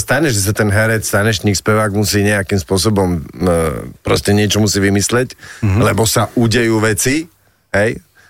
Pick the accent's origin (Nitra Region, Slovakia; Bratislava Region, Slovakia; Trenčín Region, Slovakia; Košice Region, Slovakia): Košice Region, Slovakia; Michalovce; tak aj my s Miňom sme z Michaloviec, no čo?